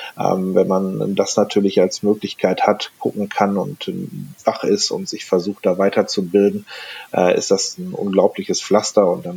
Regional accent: North Rhine-Westphalia, Germany; ich komme aus NRW

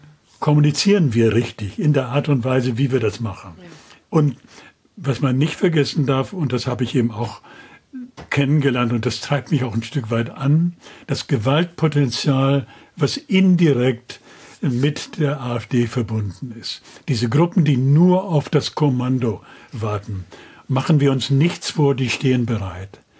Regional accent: West Germany, Germany; als Wessi ankommt

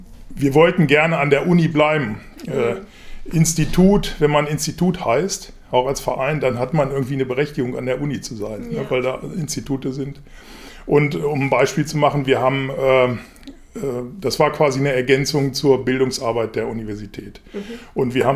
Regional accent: Hanover, Lower Saxony, Germany; Ich bin Ur-Hannoveraner. Ich bin in Hannover geboren, habe alle meine Ausbildung hier gemacht.

